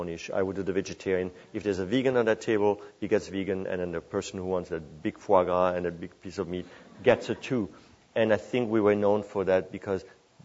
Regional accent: Grand Est, France; I'm from Alsace, of course. We're producing some fabulous wines, I think, in Alsace

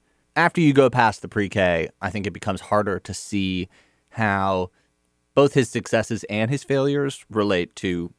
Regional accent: New York, United States; Not just as a writer at Slate, but as a New Yorker.

